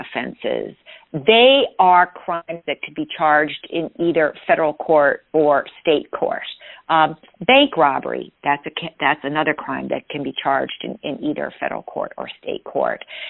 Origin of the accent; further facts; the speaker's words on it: Peckville, Pennsylvania, United States; And I grew up in Peckville